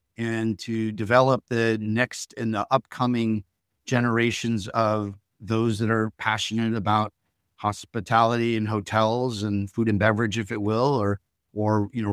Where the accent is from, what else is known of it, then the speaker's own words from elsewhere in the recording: West Coast, United States; I'm originally from the West Coast, so getting closer to the West Coast for the first time in 20 years sounded like a good opportunity